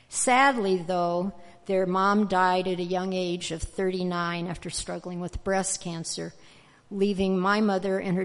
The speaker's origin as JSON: {"language": "English", "town": "Indianapolis", "region": "Indiana", "country": "United States", "tie": "born or raised there", "said": "My brothers and I grew up in the Indianapolis suburbs, which were becoming prevalent in the 1950s with baby boomers bursting into mid-century."}